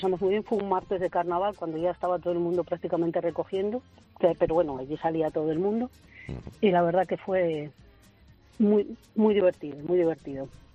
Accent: Arnedo, La Rioja, Spain; porque yo soy de Arnedo, de La Rioja, y allí antes los carnavales eran muy buenos

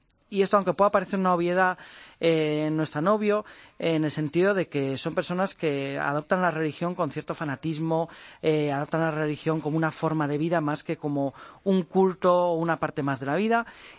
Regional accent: Bilbao, Basque Country, Spain; yo soy de Bilbao, y pues durante mi infancia, durante mis años de instituto, yo vivía muy de cerca pues todo lo que tenía que ver con la kale borroka

